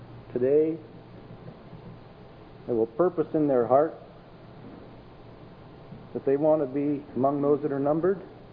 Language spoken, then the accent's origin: English; Walla Walla, Washington, United States; I'm from Walla Walla, Washington. We have a lot of wheat farmers out there, and they appreciate the rain.